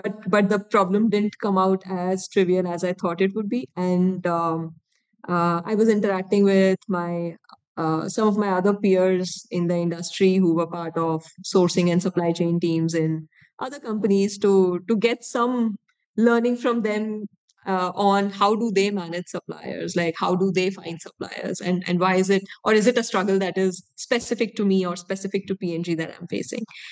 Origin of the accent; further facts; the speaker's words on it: Gwalior, Madhya Pradesh, India; also born or lived in Bangalore / Hyderabad / Goa; now in Mumbai, India; So I come from Gwalior. That's where I was born and brought up. But after I graduated, I've sort of lived in different cities. Started in Bangalore, then Hyderabad, then Goa.